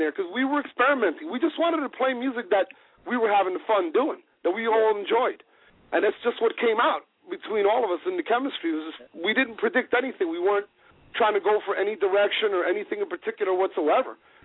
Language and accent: English; New York City, New York, United States; I'm originally from New York City. So I go back quite often to visit family and friends and work